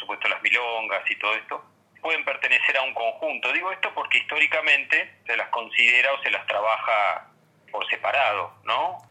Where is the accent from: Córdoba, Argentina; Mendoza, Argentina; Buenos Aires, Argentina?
Buenos Aires, Argentina; Nací en Caballito, pero bueno, después estuve en Mataderos, en Palermo, en distintos barrios, en barracas, viviendo a lo largo de mi vida.